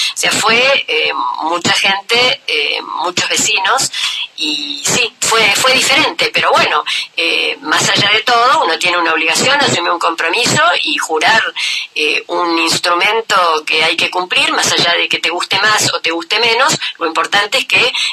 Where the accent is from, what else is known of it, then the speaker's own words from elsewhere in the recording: Tierra del Fuego, Argentina; Pero no solamente porque quién nos va a creer, es porque así somos, ¿no? Somos Fueguinos, se actúa de esa manera.